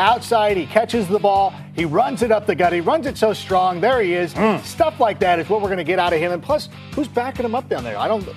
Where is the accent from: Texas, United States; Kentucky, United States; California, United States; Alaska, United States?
California, United States; he and I grew up in the Inland Empire, way outside of the beach.